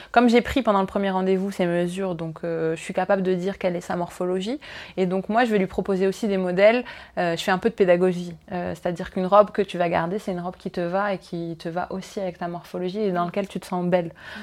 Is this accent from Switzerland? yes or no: no; Tunis, Tunisia; j'ai 29 ans, je suis originaire de Tunis, ma maman est française et mon papa est tunisien